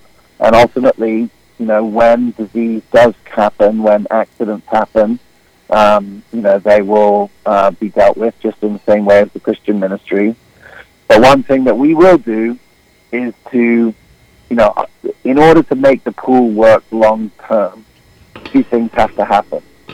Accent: England, United Kingdom; also born or lived in South Africa; the children and the friends that I grew up with in England and, in South Africa. I've lived in different continents around the world

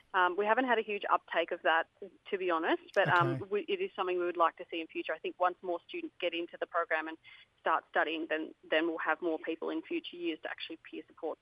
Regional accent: New South Wales, Australia; now in Northern Territory, Australia; I come from the Northern Rivers, so near Byron Bay, inland a little bit, and I've lived in the Territory for about 10 years now.

